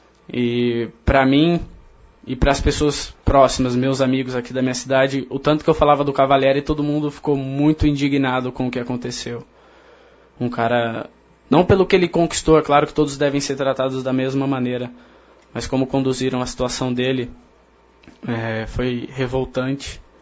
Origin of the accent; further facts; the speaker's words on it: Hortolândia, São Paulo, Brazil; also born or lived in Campinas; Sou natural de Campinas, mas eu sempre morei em Hortolândia.